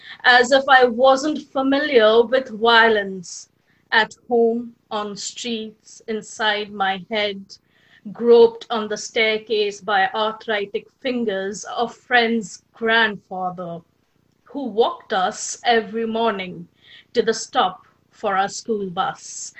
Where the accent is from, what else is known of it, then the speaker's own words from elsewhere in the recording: Mumbai, Maharashtra, India; now in Dublin, Ireland; I'm from Mumbai, but studying in Dublin right now.